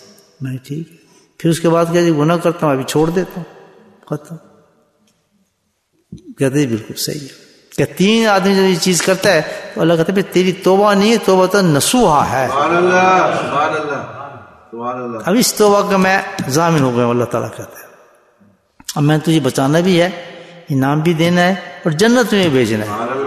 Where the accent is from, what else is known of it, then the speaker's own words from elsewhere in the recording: Pakistan; میں ابھی بھی پاکستان سے آیا ہوں تو میں پاکستانی ہوں.